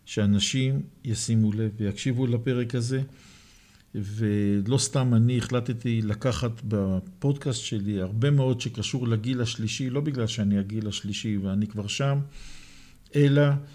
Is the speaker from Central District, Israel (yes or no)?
no; Jerusalem, Jerusalem District, Israel; אנחנו ירושלמים, אין לנו בעיה